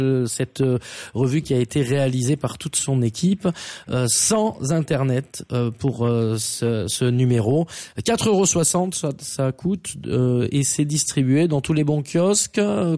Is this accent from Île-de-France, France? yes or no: yes; Île-de-France, France; accent: Paris suburbs; avec mon accent de la banlieue parisienne en pays cévenol, ça ne faisait pas sérieux.